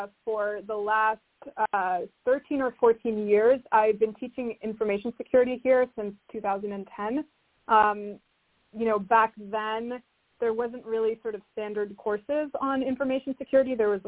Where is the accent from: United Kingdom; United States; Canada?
Canada; Toronto, Ontario; So I'm from Toronto. I went to college